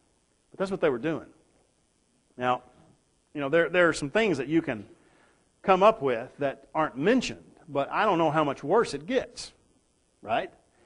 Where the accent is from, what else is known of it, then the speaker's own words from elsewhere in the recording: the South, United States; And here I am fresh from the South, and I got three things in an elevator with me.